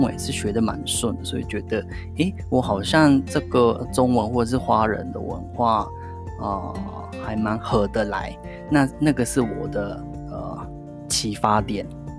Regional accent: Japan; first language Japanese; Chinese is a second language; now in Singapore; 我个人是我是会一些中文跟英文，然后日文是我的母语嘛，所以三个语言都可以用

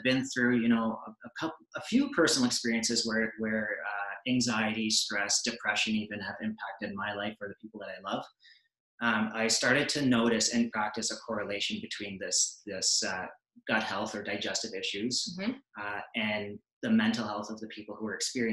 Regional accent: Toronto, Ontario, Canada; So I grew up in Toronto, and I just thought, I can't sit in traffic for half an hour just to get groceries anymore.

